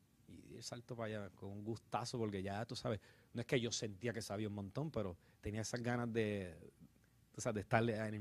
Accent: Sabana Grande, Puerto Rico; also born or lived in Mayagüez; Mayagüez. Nací en Mayagüez y me crié en Sabana Grande.

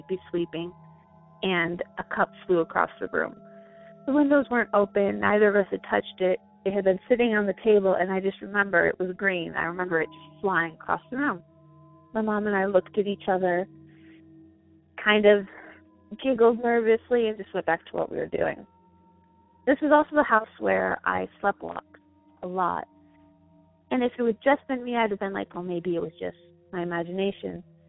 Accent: Michigan, United States; now in Idaho, United States

